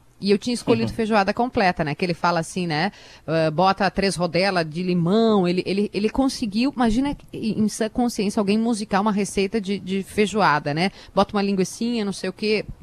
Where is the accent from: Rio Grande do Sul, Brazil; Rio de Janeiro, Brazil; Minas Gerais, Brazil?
Rio Grande do Sul, Brazil; O Rio Grande do Sul é minha terra, eu já morei fora e voltei, porque eu amo o Rio Grande do Sul, amo música gaúcha, amo tradição